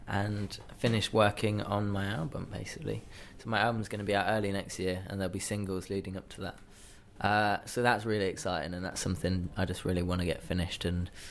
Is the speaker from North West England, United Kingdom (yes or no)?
no; Leicester, East Midlands, United Kingdom; now in London, United Kingdom; I'm from Leicester.